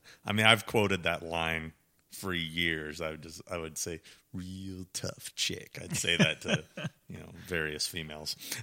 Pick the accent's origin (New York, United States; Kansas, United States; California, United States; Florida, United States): California, United States; And I'm from California and I'm always wearing shorts.